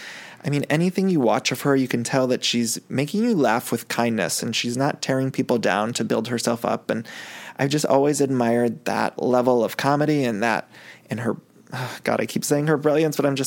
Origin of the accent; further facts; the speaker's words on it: Ohio, United States; You guys, when I was growing up in Ohio, sounds like I'm getting into a long story, and maybe I am.